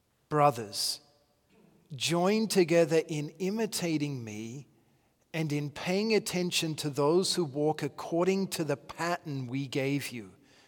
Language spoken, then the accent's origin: English; Australia; now in United States; If you were to ask me, who am I? I'm an Australian.